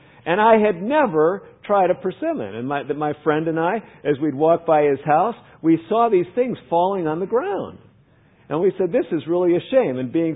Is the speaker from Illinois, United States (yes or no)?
yes; Chicago, Illinois, United States; now in Fort Wayne, United States; I grew up in the Midwest, like many of you. My hometown was Chicago, not Fort Wayne.